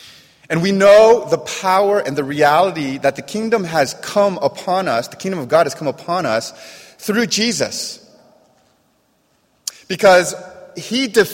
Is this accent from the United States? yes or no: yes; United States; We're American. One thing we're absolutely terrible at is being still.